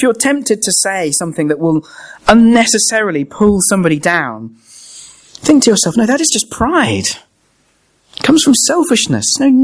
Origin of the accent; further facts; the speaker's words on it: United Kingdom; And as a Brit, I found myself feeling very proud